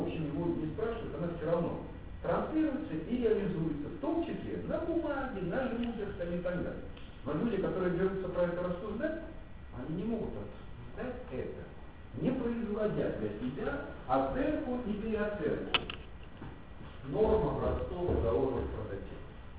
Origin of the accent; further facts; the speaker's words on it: Belarus; Мы белорусы. Я белорус